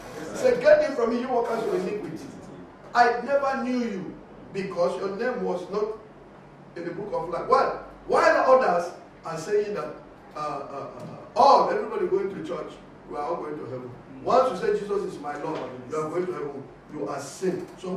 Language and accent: English; Akwanga, Nasarawa, Nigeria; ERCC Church in Akwanga. That's my hometown.